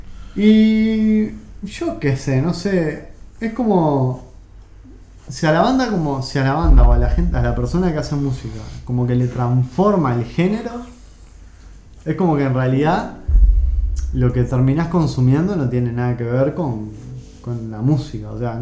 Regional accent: Uruguay; obviamente soy uruguayo y conozco el cuarteto, conozco los discos.

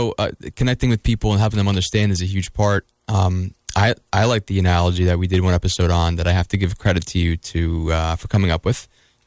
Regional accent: Long Island, New York, United States; I'm Italian. I'm from Long Island originally. She has a big family like I do.

